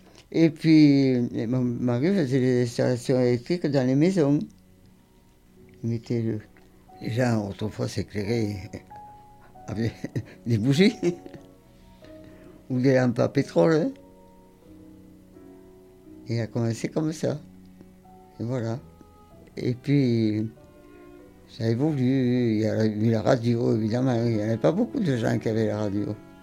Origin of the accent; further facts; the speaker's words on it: Metz, Grand Est, France; je suis de Metz, mais mon mari est de l'UNAS.